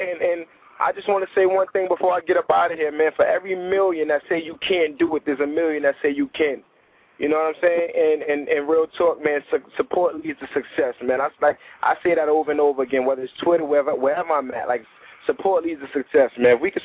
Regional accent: New York, United States; I know I'm from New York, I rep Harlem, but at the end of the day, I make music, man.

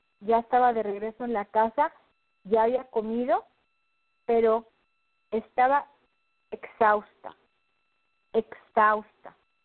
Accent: Monterrey, Nuevo León, Mexico; si soy de Monterrey, pues se me antoja de repente que comer un cabrito

